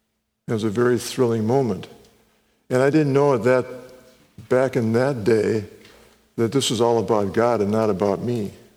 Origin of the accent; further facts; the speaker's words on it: Wisconsin, United States; now in California, United States; I grew up in Wisconsin, so there's no mountains even close by. And it wasn't until my mid-30s that I saw my first mountain here in California.